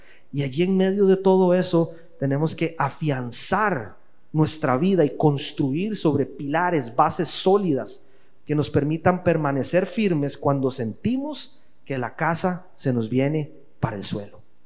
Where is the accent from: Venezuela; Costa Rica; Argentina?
Costa Rica; En Costa Rica, ya en mi país, existe una campaña